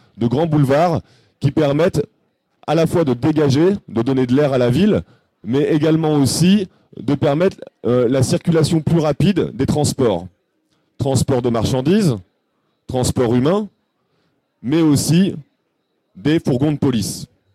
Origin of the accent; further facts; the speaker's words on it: Caen, Normandy, France; Moi, je suis de Caen, je suis pas de Bordeaux